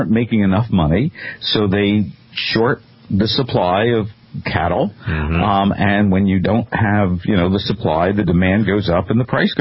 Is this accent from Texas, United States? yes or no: no; New Jersey, United States; I come from New Jersey.